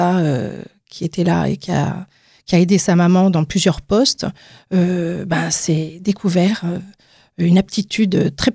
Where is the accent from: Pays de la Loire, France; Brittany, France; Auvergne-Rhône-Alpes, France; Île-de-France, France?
Île-de-France, France; Oui, j'habite à Paris depuis quelques années, après avoir vécu mon enfance dans l'Ouest parisien. Maintenant, je suis vraiment parisienne.